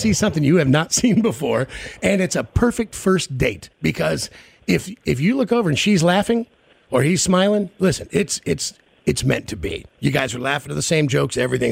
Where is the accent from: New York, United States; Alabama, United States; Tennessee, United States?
Tennessee, United States; Memphis; born there; Down when I was born in Memphis